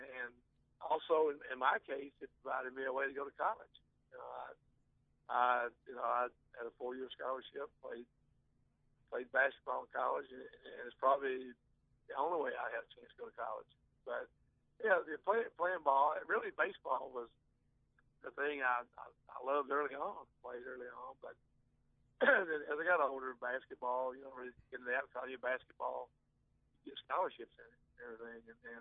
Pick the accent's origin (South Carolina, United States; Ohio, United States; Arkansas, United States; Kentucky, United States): Kentucky, United States; Ages; yeah, I'm from Harlan County. I grew up in Ages, a little community, Ages Brookside, coal mining was the life around there for everybody.